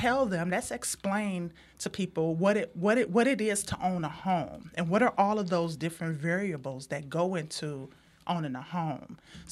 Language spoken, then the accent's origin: English; Illinois, United States; now in Milwaukee, United States; And before I moved to Milwaukee, so I'm originally from Illinois.